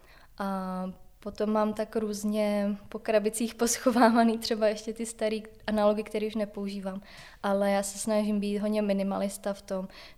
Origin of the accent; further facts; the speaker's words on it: Prague, Czechia; now in Australia; Vyrostla jsem na kraji Prahy, v rodinném domku, a právě u lesa velkého a se zahrádkou.